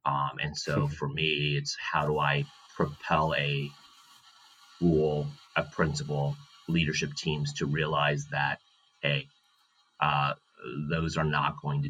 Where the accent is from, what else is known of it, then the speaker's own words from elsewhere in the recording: Florida, United States; I was raised in South Florida, product of the Broward County Public School System. Grew up extremely poor